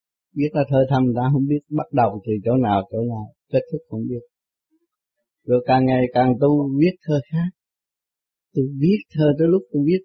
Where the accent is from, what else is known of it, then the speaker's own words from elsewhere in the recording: Saigon, Ho Chi Minh City, Vietnam; Tôi ở Sài Gòn trong xứ Việt Nam, Chợ Lớn trong xứ Việt Nam. Tôi nói rõ hơn anh là tôi ở Chợ Lớn trong xứ Việt Nam.